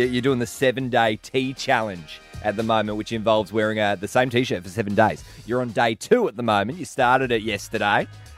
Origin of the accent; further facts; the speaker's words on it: Australia; I'm an Aussie as well.